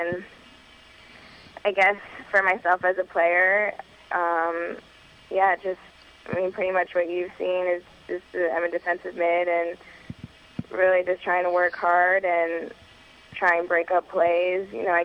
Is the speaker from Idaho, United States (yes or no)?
no; Akron, Ohio, United States; born there; I was born in Akron.